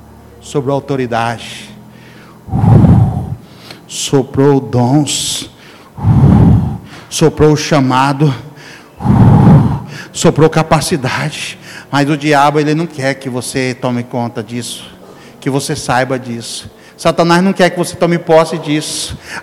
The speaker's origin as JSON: {"language": "Portuguese", "region": "Pernambuco", "country": "Brazil", "tie": "born there", "said": "eu nasci, foi na parteira lá no Pernambuco, num chão pisado. Era parteira, não tinha hospital."}